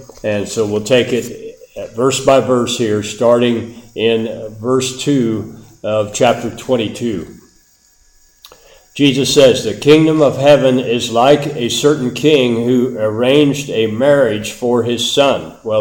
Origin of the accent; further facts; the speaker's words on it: Kansas, United States; When I was a youngster growing up in Kansas, there were hardly any businesses open on Sunday.